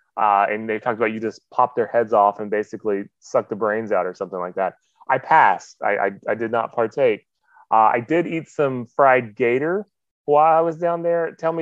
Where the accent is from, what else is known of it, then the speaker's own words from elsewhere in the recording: Jacksonville, Florida, United States; But I grew up in Jacksonville, so we would eat a lot of catfish down there.